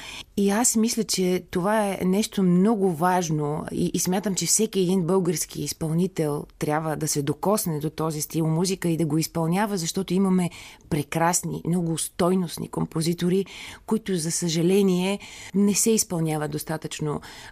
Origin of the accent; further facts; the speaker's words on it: Kazanlak, Stara Zagora Province, Bulgaria; Аз, понеже не съм от София, аз съм от град Казълнък, търсих място, където да остана, докато съм студентка тук